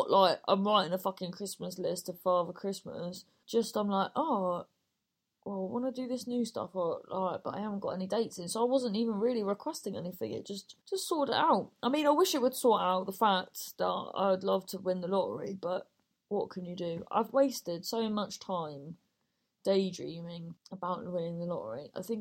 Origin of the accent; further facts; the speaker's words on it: Wales, United Kingdom; And yeah, I'm Welsh after that.